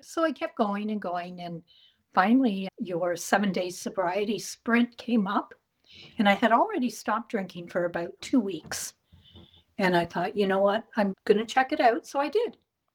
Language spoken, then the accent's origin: English; Florida, United States; I am from Florida.